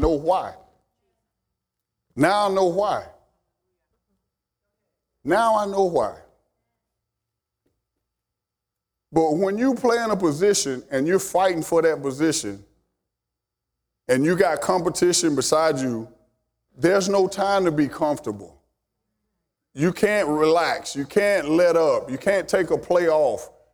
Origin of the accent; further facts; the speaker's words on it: Alabama, United States; moved away; I'm originally from Alabama. I've been up here about 22 years, and I'm still a country boy.